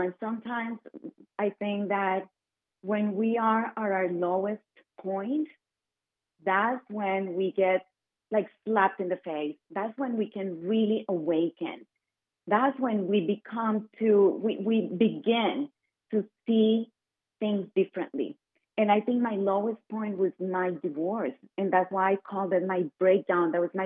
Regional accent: Colombia; growing up in Colombia.

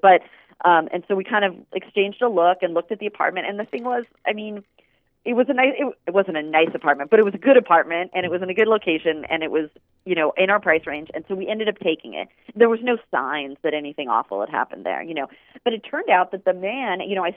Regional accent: Fresno, California, United States; I mean, I grew up in Fresno, and but I didn't have to stay there in my mind.

